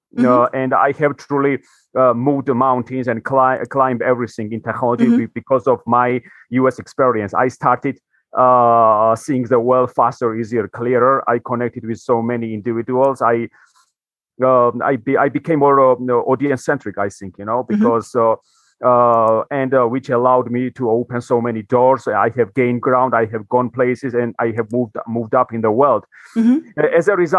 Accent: Georgia; English is a second language; moved away as an adult; now in United States; I come from Europe, so I'm proud of where I come from, which is one of the oldest wine producing countries. And I was 18 when I moved to the United States, where I got my first job.

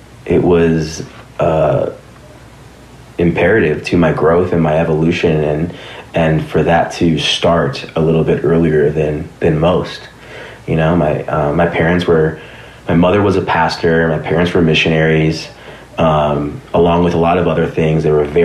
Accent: Sun Valley, California, United States; I grew up in the valley, you know, I grew up in Sun Valley, but I mean, I was all over Southern California, period, you know.

